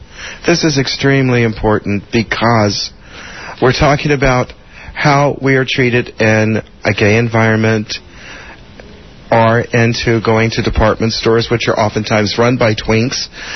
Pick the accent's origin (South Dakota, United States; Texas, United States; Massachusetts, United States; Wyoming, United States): Wyoming, United States; Laramie; I'm from Laramie, Wyoming